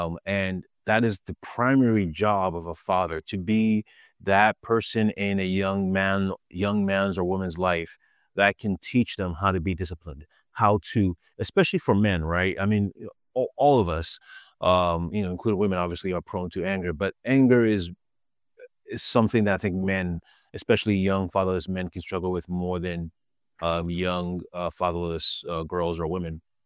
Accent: Ghana; I was born and raised in Ghana. And being in Ghana, by the time I was 10 years old, I had been in so many fights.

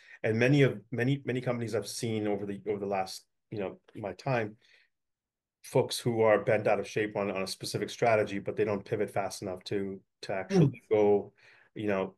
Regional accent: California, United States; I grew up in the Bay Area, right? And my background, having left the Bay Area to go to college

